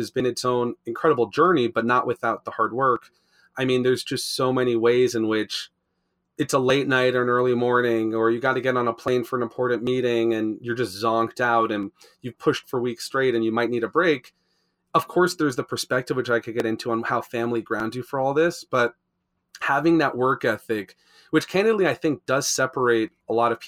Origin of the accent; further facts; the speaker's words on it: Miami, Florida, United States; We grew up in Miami and in the Aventura area